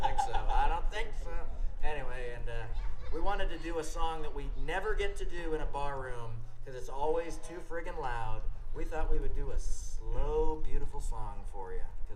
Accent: Seattle, Washington, United States; He looked at me when I said I was from Seattle

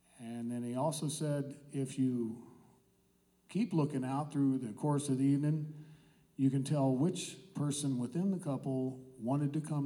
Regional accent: Bowling Green, Kentucky, United States; I grew up in Bowling Green, Kentucky.

